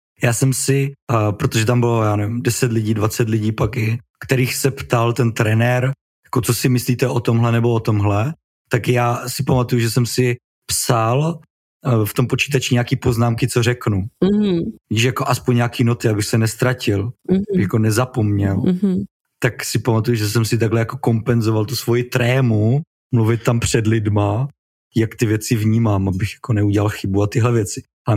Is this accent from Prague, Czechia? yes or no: no; Havířov, Moravian-Silesian Region, Czechia; A já jako Havířovák ho samozřejmě poznávám.